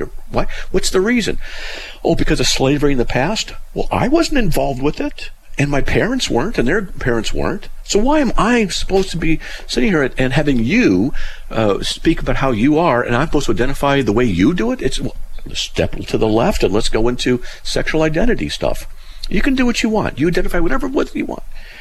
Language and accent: English; Wyoming, United States; born there; So I was born in Wyoming, and my ancestors are German.